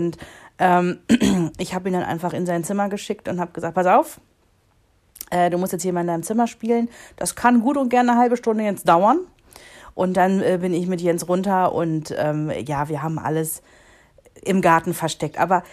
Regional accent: Rhineland, Germany; im Rheinland gewesen sind, in meiner Heimat.

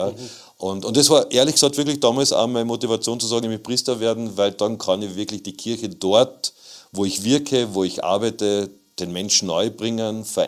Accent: Klagenfurt, Carinthia, Austria; Und bei uns zu Hause in Klagenfurt St. Ruprecht war es so

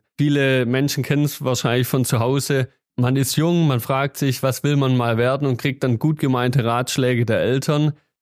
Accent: Stuttgart, Baden-Württemberg, Germany; Als Stuttgarter kann ich Ihnen sagen, ich freue mich schon riesig auf den Tag, wo Stuttgart 21 keine Baustelle mehr ist

